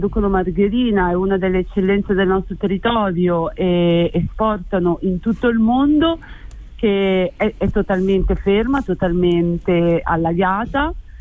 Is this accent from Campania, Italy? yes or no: no; Filo, Emilia-Romagna, Italy; io sono il mio paese, si chiama Filo, è un paesino molto piccolo, siamo nella parte del Ferrarese, ma subito attaccata al confine poi di dove iniziano tutti i paesini nella provincia Ravennate